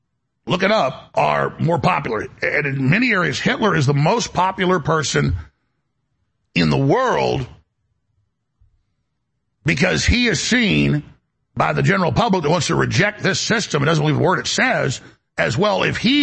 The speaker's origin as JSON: {"language": "English", "country": "United States", "said": "I'm an American. I'm a Thomas Jefferson guy."}